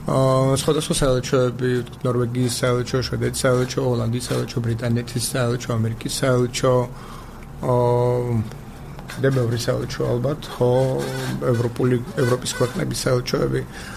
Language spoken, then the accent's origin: Georgian; Tbilisi, Georgia; რატომ ამბობ ჩემზე კარგად რომ თბილისელი ვარ მე